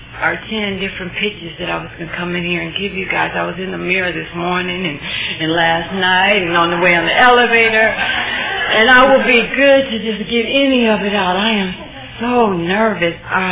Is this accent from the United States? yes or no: yes; California, United States; And I'm from Riverside County.